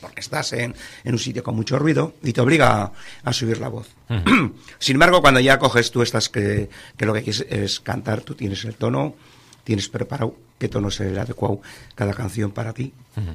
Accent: Bilbao, Basque Country, Spain; born there; Yo he nacido en Bilbao.

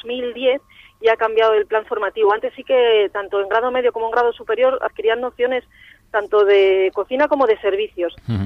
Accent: Asturias, Spain; moved away; Sí, yo soy, bueno, no soy de Cantabria, yo soy de Asturias y llegué aquí en el año 2015.

